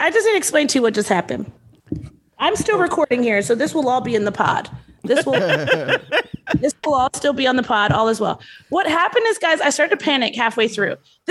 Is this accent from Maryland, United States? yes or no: yes; Baltimore, Maryland, United States; also born or lived in Lewisburg, West Virginia; Baltimore, Maryland. I was born in Baltimore. I spent 2 years in Lewisburg, West Virginia, where my mother was going to medical school.